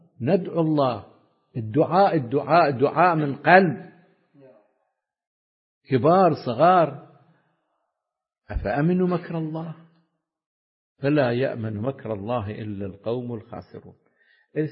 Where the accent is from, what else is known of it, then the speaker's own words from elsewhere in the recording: Iraq; إحنا أكبر عدد من المتقاعدين عندنا في العراق نسبة إلى شعبنا